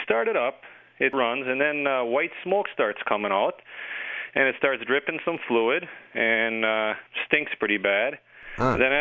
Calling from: Minnesota, United States; Yeah, we're not far from Bemidji.

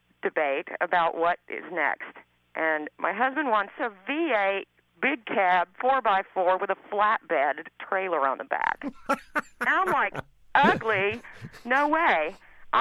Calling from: Smithville, Texas, United States; I'm calling from Smithville, Texas.

